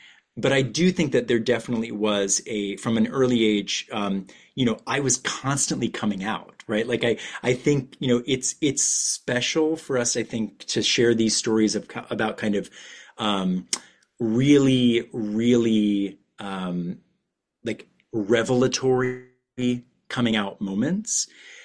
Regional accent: Ohio, United States; But really, you know, growing up in Northeast Ohio, my context was church.

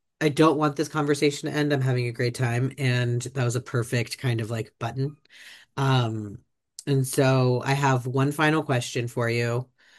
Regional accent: Midwest, United States; I'm from the Midwest.

